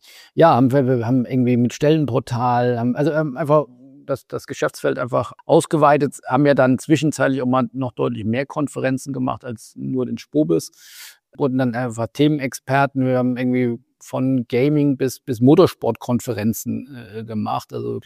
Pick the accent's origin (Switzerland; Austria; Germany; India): Germany; Rhine-Main area; also born or lived in Mainz; now in Hamburg, Germany; im Rhein-Main-Gebiet, wo ich aufgewachsen bin, habe ich oder in Mainz, wo ich dann gewohnt habe